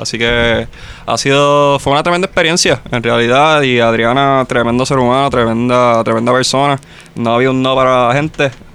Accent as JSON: {"language": "Spanish", "town": "Caguas", "country": "Puerto Rico", "lives_now": "Barranquilla, Colombia", "said": "Barranquilla se quedó con parte de mí. O sea, yo soy barranquillero ya. Ya yo no soy tan cagüeño y soy más barranquillero ahora."}